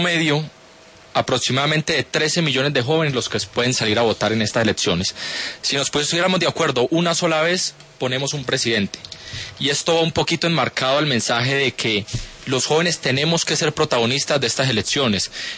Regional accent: Bogotá, Colombia; born there; also born or lived in Cali / Tumaco; pues yo nací en Bogotá, viví en Cali.

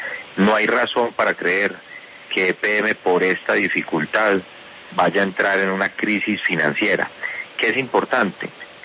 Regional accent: Antioquia, Colombia; el momento más difícil que estamos viviendo como antioqueños, como colombianos

